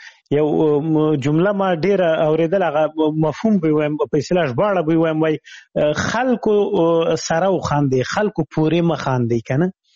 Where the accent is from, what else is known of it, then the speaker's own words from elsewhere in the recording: Khyber Pakhtunkhwa, Pakistan; ما ماشومتوب په شمشتو کې تیر کړی، شمشتو مهاجرینو کمپوس هغه دی هغه پخواني جهادي رهبرانو ندیو رهبر کمپو مشهور کمپو زه په هغه کې لوی سوی یم.